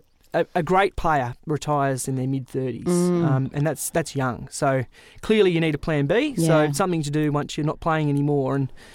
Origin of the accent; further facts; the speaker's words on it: Sydney, New South Wales, Australia; growing up in Sydney, rugby league was more my background.